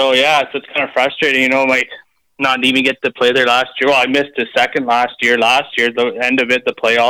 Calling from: Pilot Butte, Saskatchewan, Canada; Pilot Butte.

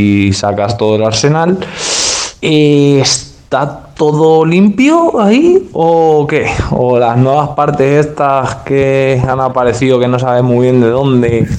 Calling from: Requena, Valencian Community, Spain; de Requena

